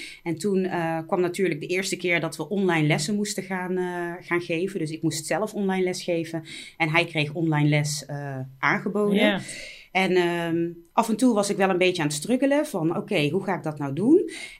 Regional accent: Netherlands; Nou, ik ben zelf, ik ben wel in Nederland geboren, maar mijn moeder is van Indonesië en mijn vader is van Aruba. En ik ben in Nederland opgegroeid

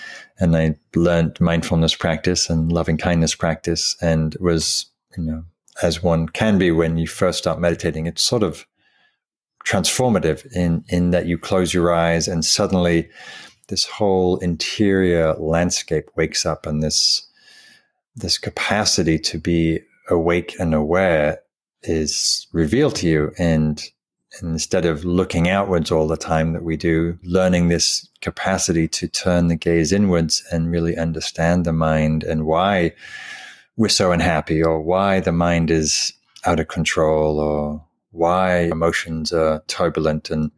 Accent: North East England, United Kingdom; Now, I grew up in Northumberland, which is on the Scottish border in England. And it's a very wild landscape, wild windswept beaches and beautiful countryside.

